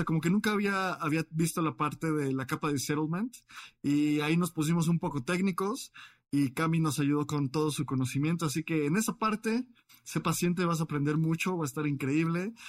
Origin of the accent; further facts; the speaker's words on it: Colombia; now in United States; yo soy colombiana, Llevo viviendo en Estados Unidos